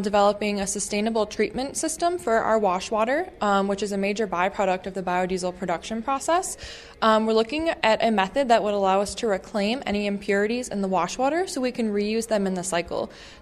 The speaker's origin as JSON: {"language": "English", "town": "Schiller Park", "region": "Illinois", "country": "United States", "said": "I'm from Schiller Park, Illinois, which is a suburb of Chicago."}